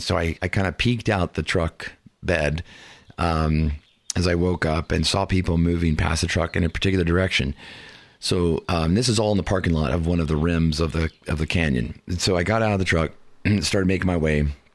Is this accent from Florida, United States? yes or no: no; Indiana, United States; Reason I went to it was because I grew up in Indiana, and I had never seen land like this out here.